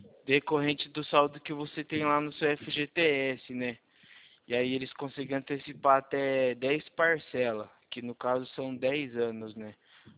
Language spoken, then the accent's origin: Portuguese; São Carlos, São Paulo, Brazil; Eu sou daqui de São Carlos.